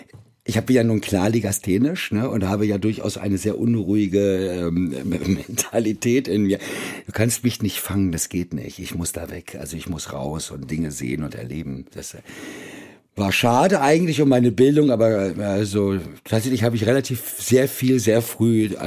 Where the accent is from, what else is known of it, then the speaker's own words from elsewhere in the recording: Hanover, Lower Saxony, Germany; ich bin in Hannover aufgewachsen, da wo ich aufgewachsen bin, das hat mir da nicht sonderlich gut gefallen.